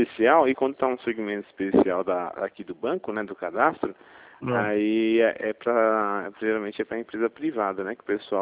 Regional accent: Hortolândia, São Paulo, Brazil; Eu sou aqui de Hortolândia

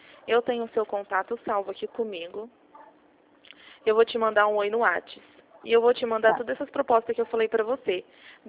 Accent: Marília, São Paulo, Brazil; Eu sou de Marília.

